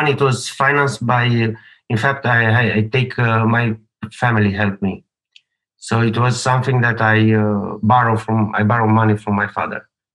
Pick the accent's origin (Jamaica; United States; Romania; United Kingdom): Romania; Moldavia; English is a second language; because I was from that region. It's a part of Romania, which is Moldavia. It's in the eastern part of Romania.